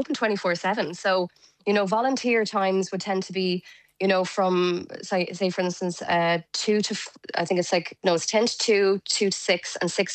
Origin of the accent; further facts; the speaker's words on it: Tipperary, Munster, Ireland; I'm from Tipperary and I didn't know about it.